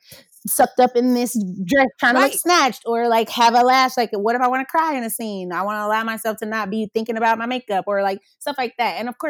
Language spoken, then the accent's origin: English; Atlanta, Georgia, United States; So to me, especially growing up in Atlanta, like I've seen every color on a Black woman's head.